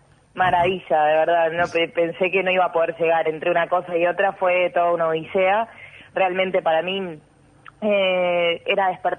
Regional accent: Uruguay; yo soy uruguaya

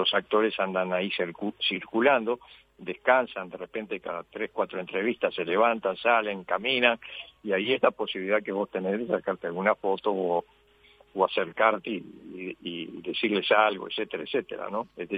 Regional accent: Uruguay; acá en Uruguay, en mi país

